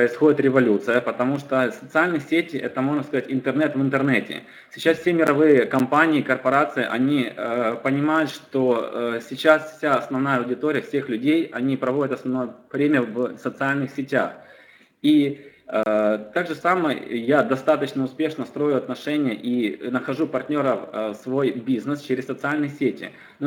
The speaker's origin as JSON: {"language": "Russian", "region": "Kyiv", "country": "Ukraine", "said": "Я сам из Киева приезжал"}